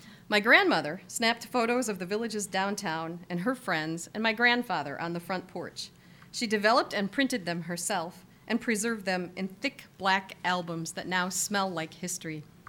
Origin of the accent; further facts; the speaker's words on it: Pinckney, Michigan, United States; my hometown of Pinckney, Michigan, which some of you may be familiar with it. It's in Livingston County, north of Ann Arbor.